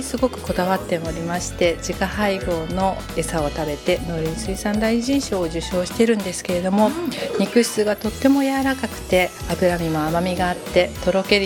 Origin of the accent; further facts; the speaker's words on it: Hatsukaichi, Hiroshima, Japan; やはり私自身廿日市出身でございますので地元愛がございます